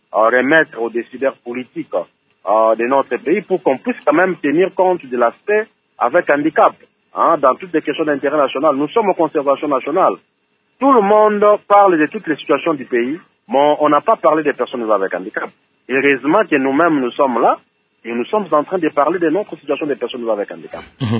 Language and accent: French; DR Congo; chez nous, en République démocratique du Congo